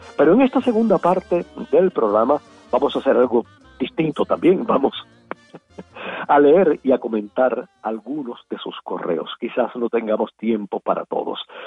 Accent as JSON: {"language": "Spanish", "country": "Cuba", "said": "Cómo me gustaría que algún día los cubanos pudieran cantar esta canción allá en nuestra patria."}